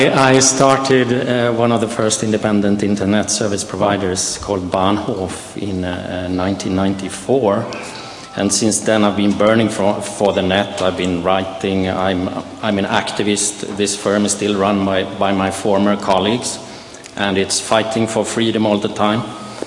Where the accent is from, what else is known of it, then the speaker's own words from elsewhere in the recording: Sweden; I come from Sweden.